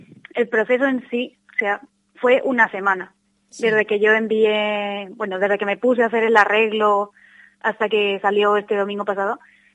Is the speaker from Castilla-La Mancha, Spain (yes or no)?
yes; La Roda, Castilla-La Mancha, Spain; Sí, tiene gente, la mayoría somos del pueblo, pero sí que tiene gente de Albacete, de Munera o de Quintanar del Rey.